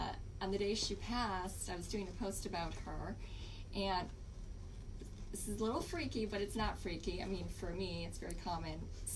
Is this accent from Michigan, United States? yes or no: yes; Detroit, Michigan, United States; because I'm from Detroit and she's from Detroit.